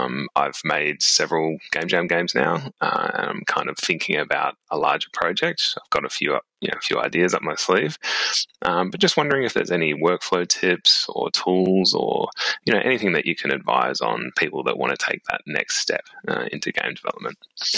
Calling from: Perth, Western Australia, Australia; I'm calling from Perth in Western Australia.

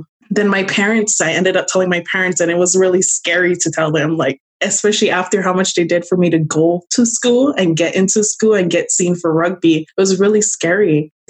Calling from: Washington, United States; also born or lived in Hawaii; Washington State.

